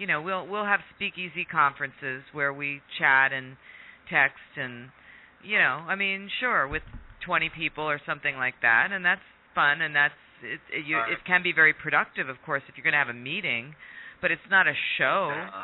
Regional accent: United States; it's certainly very American, and I'm an American, too.

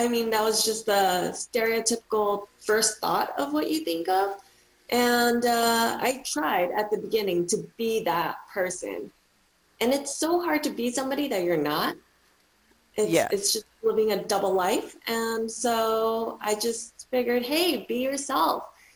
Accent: California, United States; now in Las Vegas, United States; Orange County, close to LA.

